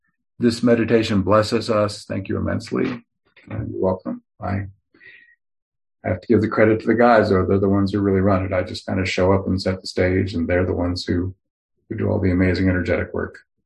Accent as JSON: {"language": "English", "region": "the South", "country": "United States", "said": "Being a Southerner, I can appreciate all of that, living here in North Carolina."}